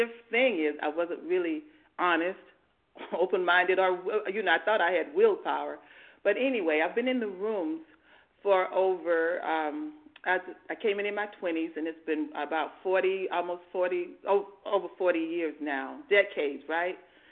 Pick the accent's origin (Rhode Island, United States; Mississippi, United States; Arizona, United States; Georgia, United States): Georgia, United States; I'm from Georgia.